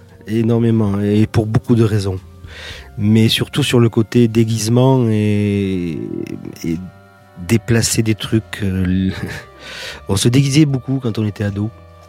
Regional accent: Lourdes, Occitanie, France; On vient de Lourdes, qui est à côté de Tarbes

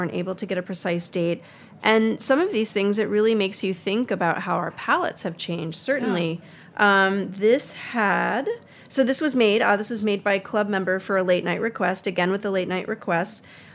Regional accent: Midwest, United States; I mean, growing up in the Midwest, that came out of a bottle.

